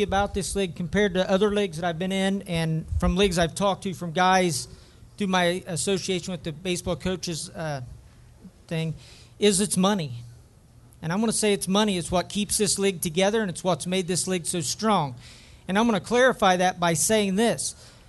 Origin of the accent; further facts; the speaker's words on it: Oak Hill, Ohio, United States; I'm a Jackson Countyan, so I'm not far from here. But you know, I grew up in Oak Hill.